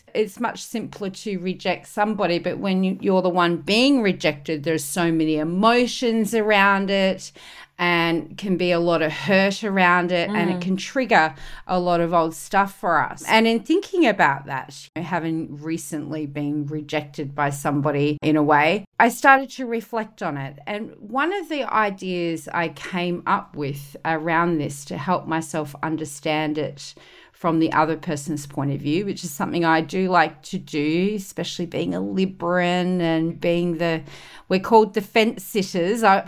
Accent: Australia; I'm your host from Down Under

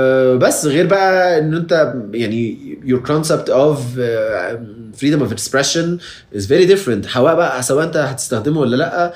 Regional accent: Egypt; now in United States; انا مصري immigrant عايز متخيل ان انا مش خايف مثلا ان انا اكسبرس رايي في مكان زي امريكا

